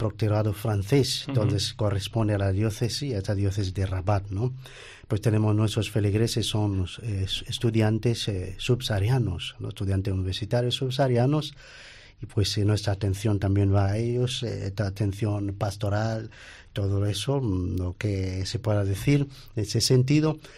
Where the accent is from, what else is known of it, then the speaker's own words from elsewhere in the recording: Mombasa, Mombasa County, Kenya; yo soy de Kenia, pues nací en esa ciudad, la segunda ciudad del, digamos, más grande, importante del país, Mombasa.